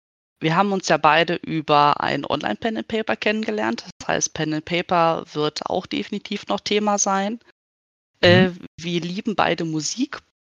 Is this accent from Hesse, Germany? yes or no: no; Moers, North Rhine-Westphalia, Germany; born there; now in Eifel, Germany; zwischendurch ab und an mal, gebürtig aus Moers am wunderschönen Niederrhein, mittlerweile seit etwas mehr als 10 Jahren in der wunderschönen Eifel beheimatet. Definitiv mittlerweile ein Mädchen vom Land mit knapp 170 Einwohnern im Dorf.